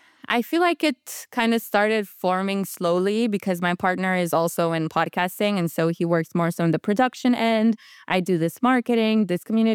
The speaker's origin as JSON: {"language": "English", "country": "Romania", "also_born_or_lived": "United States", "second_language": "English", "said": "As you mentioned, I'm originally from Romania. I was in the States for 5 years and now I'm back."}